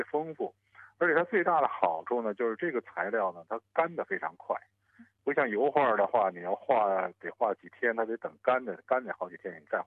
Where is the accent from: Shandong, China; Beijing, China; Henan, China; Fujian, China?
Beijing, China; now in Australia; 我老家是北京了是吧，然后从小呢跟家里跟我父亲学着画画啊